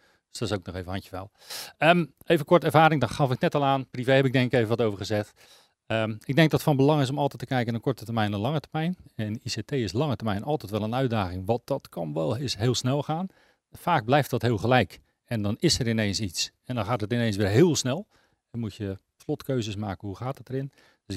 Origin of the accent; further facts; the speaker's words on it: Gouda, South Holland, Netherlands; ik kom uit Gouden vandaan.